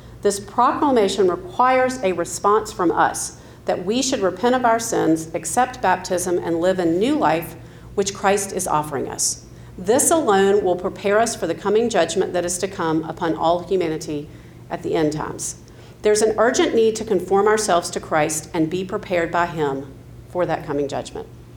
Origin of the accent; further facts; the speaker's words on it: Atlanta, Georgia, United States; So I grew up here in Atlanta and grew up nominally Episcopalian.